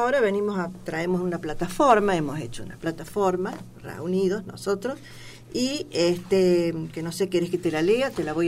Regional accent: Argentina; Ya nos hemos reunido a compartir una comidita, como todos argentinos, ¿viste?

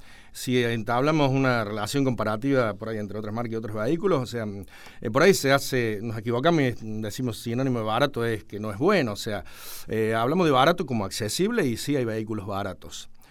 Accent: Río Tercero, Córdoba, Argentina; somos vendedores de Río Tercero, no que venimos de afuera, de vaya a saber dónde, a tirar cualquier cosa al ruedo. Sí, somos... casi todos, bueno, somos nacidos ahí, vivimos ahí, trabajamos ahí

